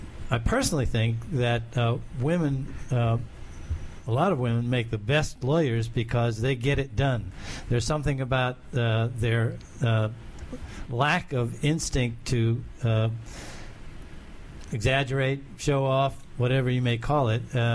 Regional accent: Pennsylvania, United States; Western Pennsylvania.

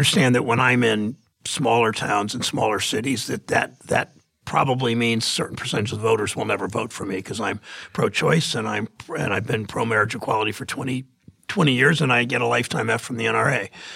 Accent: Mansfield, Ohio, United States; I grew up in Mansfield, and you know, people often leave for job opportunities, leave for school, don't come back

